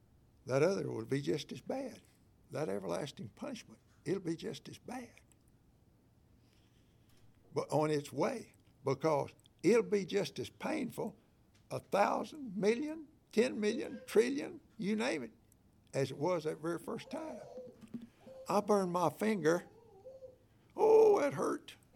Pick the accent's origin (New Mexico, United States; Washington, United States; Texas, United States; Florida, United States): Texas, United States; Waco; I was born and raised down in Texas. We lived there on a street there, McFerrin, I believe it was, in Waco.